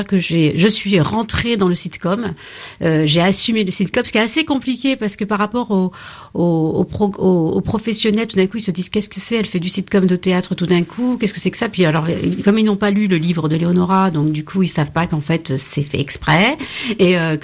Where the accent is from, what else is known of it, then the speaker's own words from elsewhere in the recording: Normandy, France; Moi, je suis métisse. Alors, c'était tu viens d'où? Alors, je disais, je suis normande aussi.